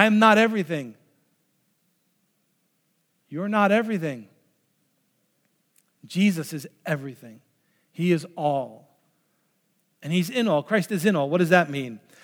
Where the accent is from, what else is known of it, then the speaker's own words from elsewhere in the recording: New York, United States; Look, I'm still a New Yorker. I'm still a middle-aged white guy. I'm still Swedish and Norwegian and whatever else I am, right?